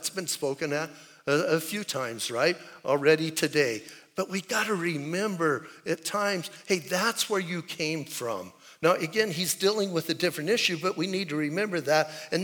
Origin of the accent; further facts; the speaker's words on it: Bisbee, Arizona, United States; I'm from Bisbee, and Bisbee has a reputation.